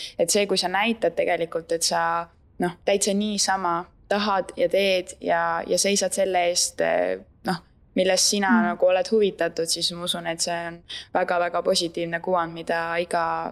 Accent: Harju County, Estonia; Aga no teie tulete siin Tartust, on ju, ma ise olen siit Harjumaalt

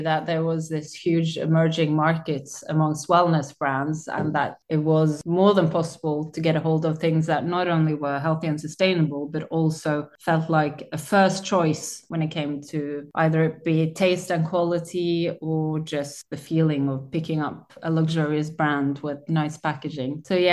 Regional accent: Oslo, Norway; we are two sisters. We grew up in Oslo

